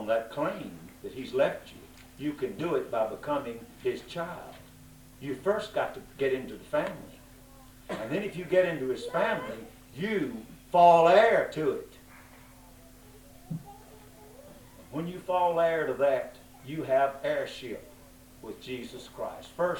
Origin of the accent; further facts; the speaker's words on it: the South, United States; Well, I was raised deep in the South, and I was and am what they call poor whites down South.